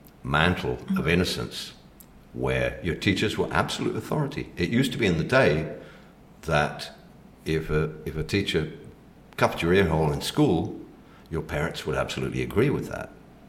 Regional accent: Mexico; I grew up in Mexico, and so the film Salo, which is the cinematic equivalent, appeared.

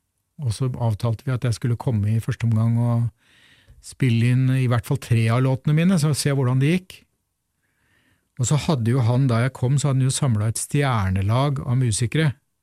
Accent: Fredrikstad, Østfold, Norway; jeg I sin tid ble født og vokste opp I Fredrikstad, I nærheten av Gamlebyen

